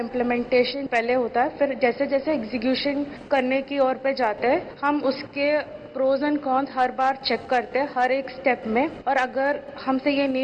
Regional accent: Bangalore, Karnataka, India; मैं बैंगलोर से हूँ

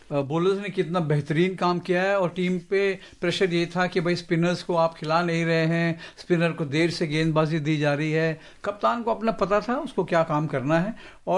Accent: Hyderabad, Telangana, India; मैं भी हैदराबाद से हूँ तो इसलिए थोड़ा सा सॉफ्ट कर रहा

